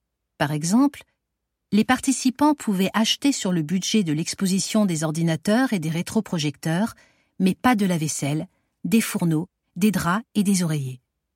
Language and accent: French; Geneva, Switzerland; born there; Squat, Genève 2002-2012, qui rendait compte de l'histoire particulièrement riche des squats dans ma ville natale